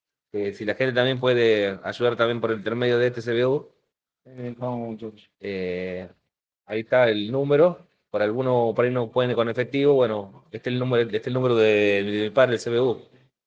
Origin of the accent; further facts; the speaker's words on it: Perico, Jujuy, Argentina; Somos de Perico, de acá, de la calle Belgrano, sin número acá.